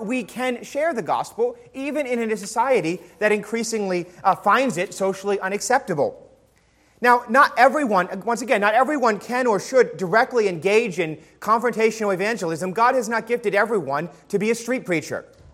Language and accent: English; New York City, New York, United States; And I know that's something I did a lot of growing up in New York City.